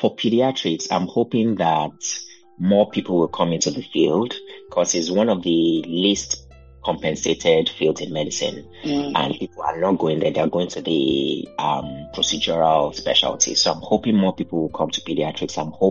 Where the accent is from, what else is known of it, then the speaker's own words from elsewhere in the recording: Nigeria; now in United States; how things were when I grew up in Nigeria. The fruits are delicious. They're not like the fruits I get up here in Minnesota